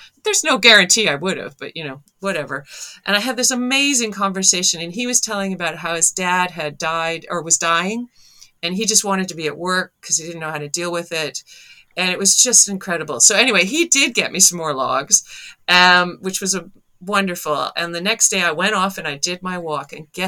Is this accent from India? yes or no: no; Canada; growing up in Canada.